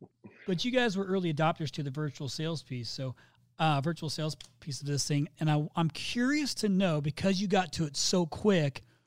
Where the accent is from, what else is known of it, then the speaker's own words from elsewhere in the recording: Midwest, United States; I'm from the Midwest.